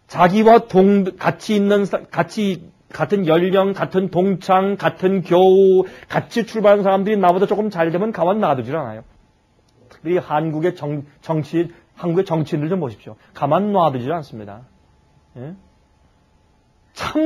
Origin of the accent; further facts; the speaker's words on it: South Korea; 우리는 한국 사람 배달 민족이에요.